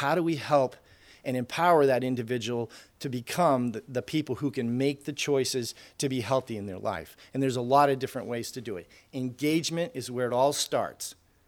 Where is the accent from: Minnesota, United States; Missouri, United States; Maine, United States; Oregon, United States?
Maine, United States; I'm from Aroostook County. We used to say burdocks, but a lot of people didn't know what that was.